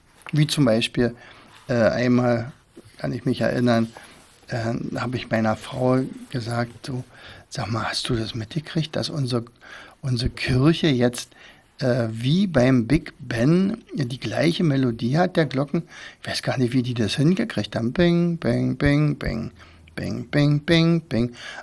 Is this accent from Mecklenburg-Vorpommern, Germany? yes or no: no; Rauen, Brandenburg, Germany; Rauen ist mein Heimatdorf, 2000 Einwohner.